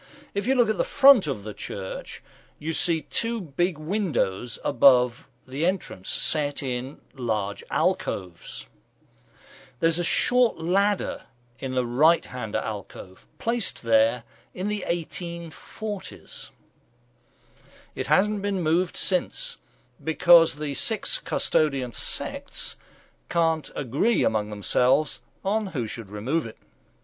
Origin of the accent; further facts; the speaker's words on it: England, United Kingdom; now in United States; As an English person in America, one thing I get asked a lot is, what's the difference between England and Britain and the UK?